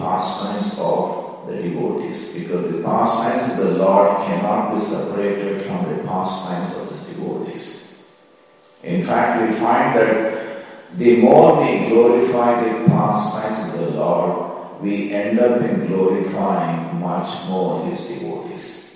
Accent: South India, India; because I come from South India, I can relate to that easily.

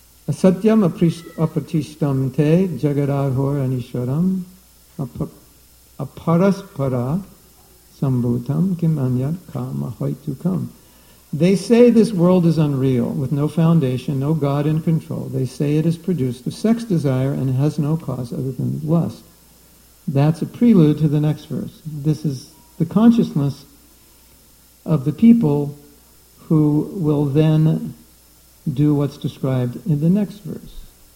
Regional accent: Los Angeles, California, United States; I grew up in Los Angeles.

